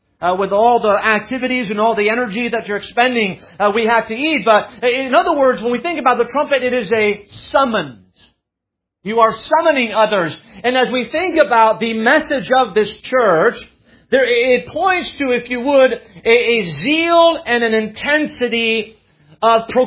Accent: France; But I remember when we grew up in France, my family, before I was married

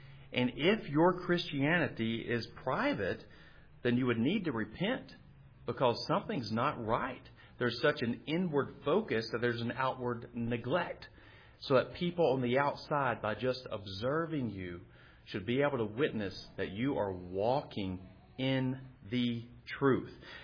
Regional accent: Arkansas, United States; when I grew up in Arkansas, we would see lightning bugs, you know, that would appear.

